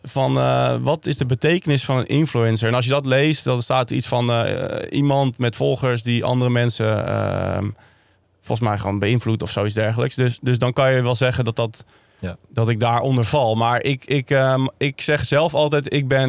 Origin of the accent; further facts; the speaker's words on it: Baarn, Utrecht, Netherlands; ik kom uit Baarn. Dat was echt letterlijk mijn oude thuis.